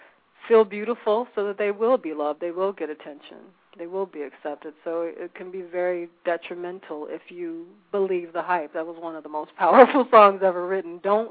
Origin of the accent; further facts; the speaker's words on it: United States; I can speak on my own experience growing up in America.